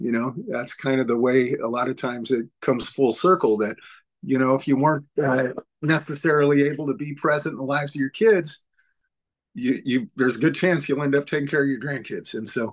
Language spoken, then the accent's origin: English; Fresno, California, United States; I came from Fresno, which is where I'm from, to the Bay Area to go through a long-term treatment program.